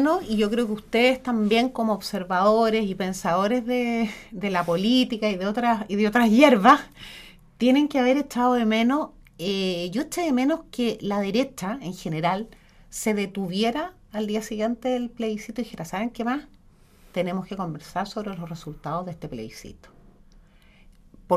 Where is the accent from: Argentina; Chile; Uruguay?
Chile; yo apreciaría mucho como chilena